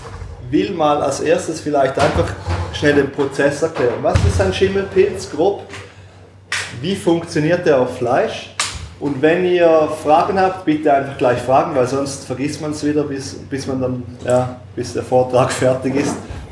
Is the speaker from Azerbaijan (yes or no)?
no; Switzerland; wir als Schweizer sagen natürlich